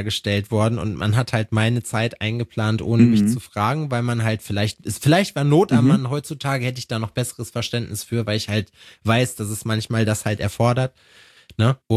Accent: Schalksmühle, North Rhine-Westphalia, Germany; in einer Firma in Schalksmühle, wo ich herkomme auch

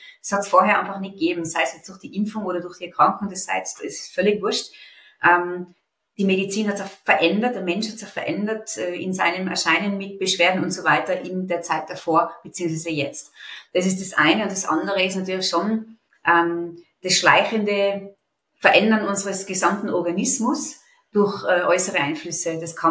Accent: Innsbruck, Tyrol, Austria; Ich bin bald 50. Ich bin aus Innsbruck, Tirol

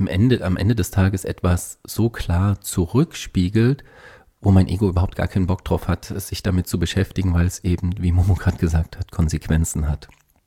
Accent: Dresden, Saxony, Germany; wir haben ein Seminar in der Nähe meiner Heimatstadt in Dresden.

